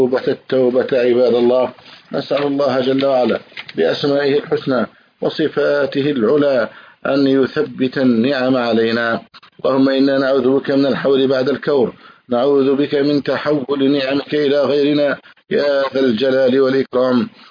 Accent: Egypt

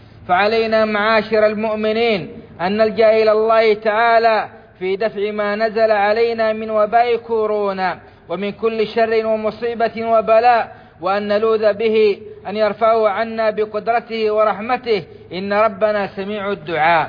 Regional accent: Saudi Arabia

